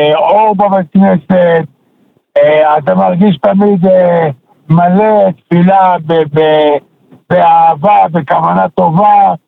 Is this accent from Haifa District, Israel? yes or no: yes; Haifa District, Israel; now in Hoshen, Israel; אזור הקריות.